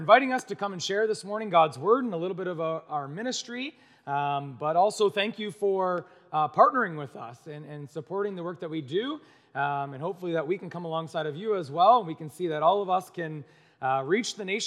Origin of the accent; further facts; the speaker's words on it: Amherstburg, Ontario, Canada; I'm originally from the Windsor area, down in a town called Amherstburg on the border